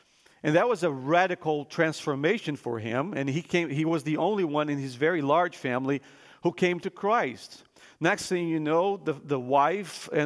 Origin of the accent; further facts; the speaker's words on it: Brazil; when I was growing up in Brazil, I grew up in a Christian home